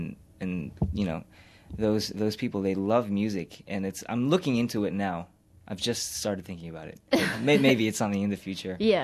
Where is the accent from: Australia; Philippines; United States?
Philippines; But I guess it helped in a way that I was always musically inclined, just being a Filipino.